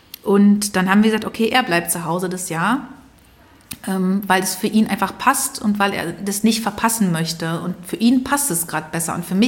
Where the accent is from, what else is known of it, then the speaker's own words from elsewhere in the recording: East Berlin, Berlin, Germany; Also wir sind ja beide in Ostberlin aufgewachsen.